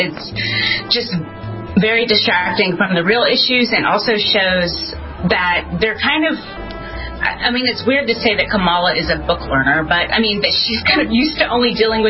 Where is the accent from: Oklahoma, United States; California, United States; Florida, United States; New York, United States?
Florida, United States; Well, I'm actually originally from Florida